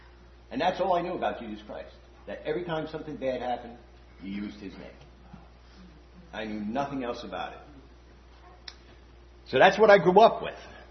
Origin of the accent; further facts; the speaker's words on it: Staten Island, New York, United States; I grew up in Staten Island, New York.